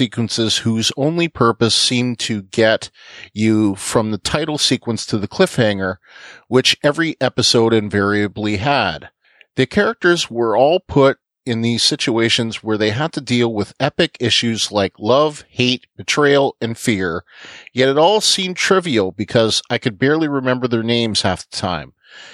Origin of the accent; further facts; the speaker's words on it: Cleveland, Ohio, United States; And I should say, since I'm from Cleveland, if we're not friends on Facebook, send me a friend request.